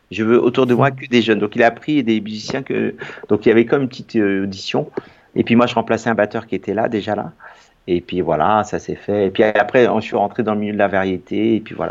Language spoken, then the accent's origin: French; Paris, Île-de-France, France; moi, je suis né à Paris, j'ai grandi à Paris.